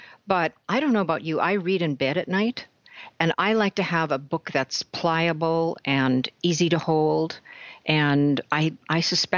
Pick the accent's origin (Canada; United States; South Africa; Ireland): Canada; Saskatchewan; I'm Canadian. I'm from Saskatchewan originally.